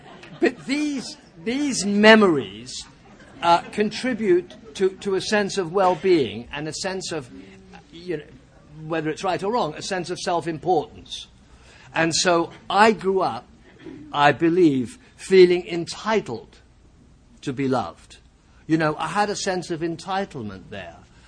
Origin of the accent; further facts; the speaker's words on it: England, United Kingdom; now in Los Angeles, United States; As you might have heard, if you're listening, I'm not from San Diego. And I live in Los Angeles, but I'm from England, actually. And I was born during World War II.